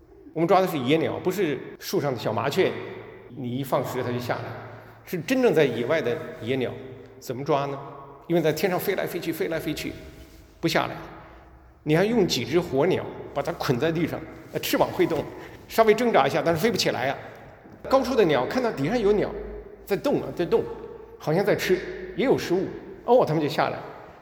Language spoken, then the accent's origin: Chinese; Inner Mongolia, China; 我抓过鸟，我小的时候在内蒙古，我抓过鸟。